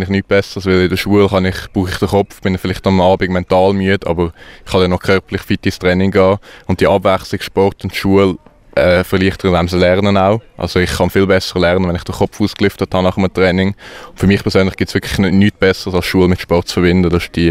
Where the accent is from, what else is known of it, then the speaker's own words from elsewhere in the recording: Switzerland; ich bin ursprünglich wirklich Schweizer. Also ich bin auch in der Schweiz aufgewachsen, aber eigentlich aufgewachsen. Und auch meine Eltern sind in der Schweiz aufgewachsen. Meine Grosseltern sind, als sie jung waren, sind sie in die Schweiz gekommen. Und wir haben eigentlich alle den Schweizer Pass.